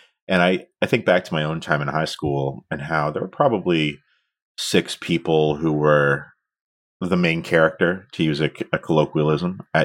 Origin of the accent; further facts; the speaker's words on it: Ontario, Canada; we grew up both outside of Toronto, but in, I think, very different kind of locales.